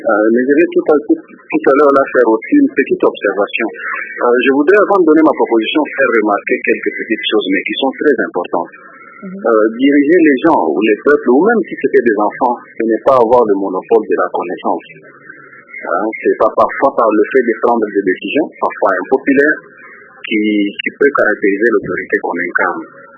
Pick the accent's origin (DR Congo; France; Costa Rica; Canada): DR Congo; depuis que je suis Congolais, c'est aujourd'hui que je me sens vraiment fier d'être Congolais.